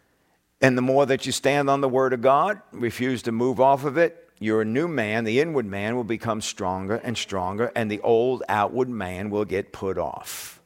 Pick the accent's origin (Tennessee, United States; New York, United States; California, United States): New York, United States; I never heard that growing up in New York.